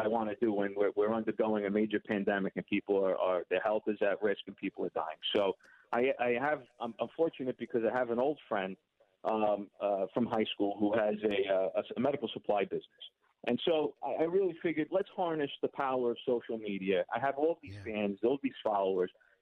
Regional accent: Brooklyn, New York, United States; We're from Bay Ridge, Brooklyn, that was just recently closed.

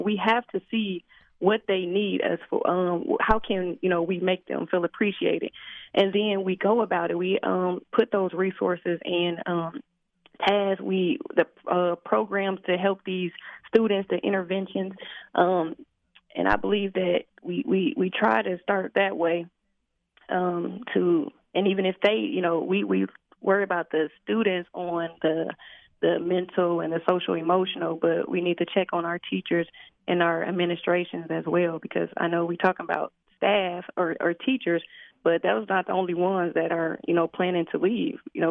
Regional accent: Decatur, United States; I am 29 years old. I am from Decatur, born and raised on the playground where I spend most of my days, seriously.

